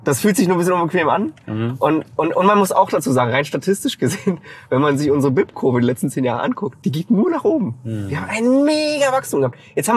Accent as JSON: {"language": "German", "country": "Laos", "tie": "born or raised there", "also_born_or_lived": "South Africa", "said": "Ich bin in Laos groß geworden."}